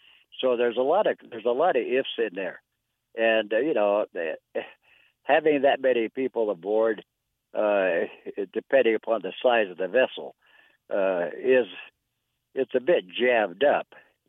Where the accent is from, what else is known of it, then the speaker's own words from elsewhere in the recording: Nevada, United States; I happen to know this, even though I'm from Nevada.